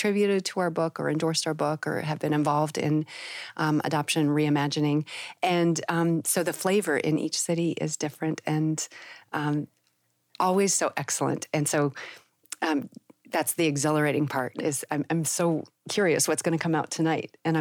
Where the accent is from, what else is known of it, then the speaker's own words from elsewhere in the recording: Denver, Colorado, United States; And Denver was my hometown.